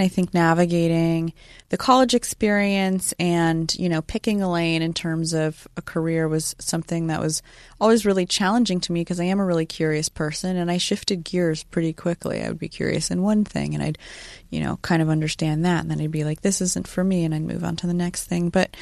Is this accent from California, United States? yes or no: yes; Sacramento, California, United States; I grew up in Sacramento. It's a lot like Lady Bird depicts.